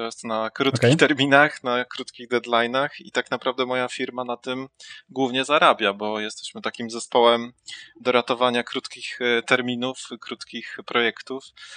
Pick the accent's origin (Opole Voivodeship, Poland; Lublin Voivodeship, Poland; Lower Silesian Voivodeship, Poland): Lublin Voivodeship, Poland; Lublin; Dobra, ja jestem dumny, że jestem z Lublina.